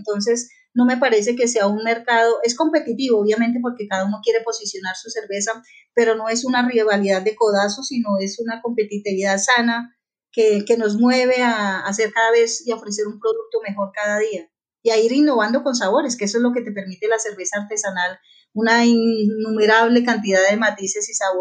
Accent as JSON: {"language": "Spanish", "region": "Antioquia", "country": "Colombia", "tie": "born or raised there", "also_born_or_lived": "Tolima", "said": "Pues yo nací en el Tolima, pero pues mi vida prácticamente la viví en Antioquia, pero como anduve por varias cárceles del país, entonces se me pegaron muchos acentos, entonces soy un híbrido todo extraño."}